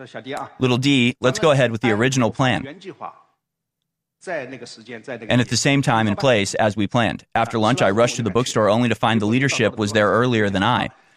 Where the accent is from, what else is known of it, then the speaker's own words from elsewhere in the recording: Jiangsu, China; accent: Jiangsu; I can never get rid of my Jiangsu accent.